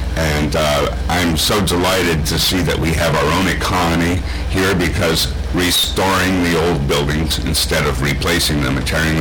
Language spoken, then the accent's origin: English; Minnesota, United States; I grew up in Minnesota, so I like the northern temperate climate.